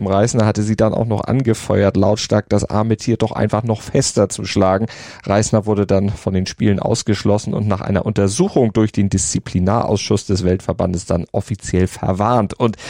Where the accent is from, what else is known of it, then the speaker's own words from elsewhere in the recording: Northern Germany, Germany; Also bei uns in Norddeutschland ist das ja gang und gäbe